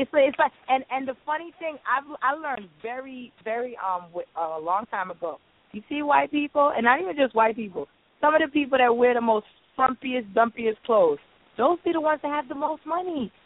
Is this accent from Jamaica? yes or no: yes; Jamaica; I'm also Jamaican.